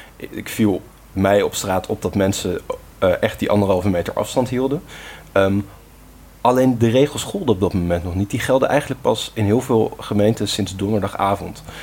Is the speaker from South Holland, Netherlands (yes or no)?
yes; Gorinchem, South Holland, Netherlands; born there; Zuid-Holland-Zuid, waar mijn geboortestad Gorkum ondervalt.